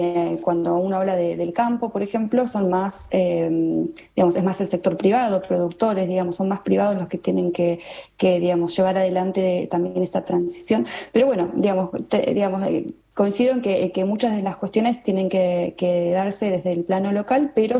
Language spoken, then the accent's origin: Spanish; Tandil, Buenos Aires Province, Argentina; moved away as an adult; yo no soy de Buenos Aires, soy de Tandil, me fui a Buenos Aires a estudiar